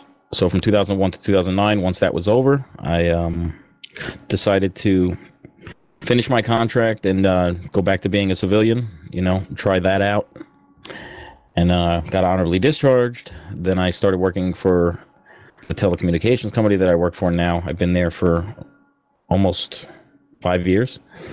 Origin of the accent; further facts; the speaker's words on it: New York, United States; born there; I live in New York somewhere. I was born in New York, and at the age of 19, I decided to enlist in the Marine Corps.